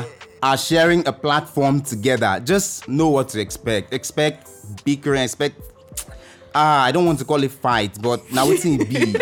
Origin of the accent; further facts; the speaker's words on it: Nigeria; I am a Nigerian student who is schooling, or being schooled, rather, in this Nigeria.